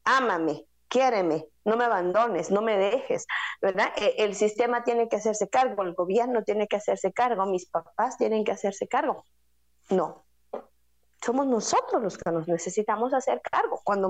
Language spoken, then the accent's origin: Spanish; Guatemala; otra vez como guatemaltecos nos unamos